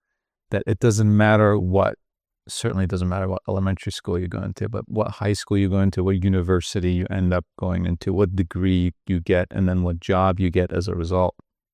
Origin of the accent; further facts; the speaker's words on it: Turkey; because I grew up in Turkey, and there it's very similar to how it is in Japan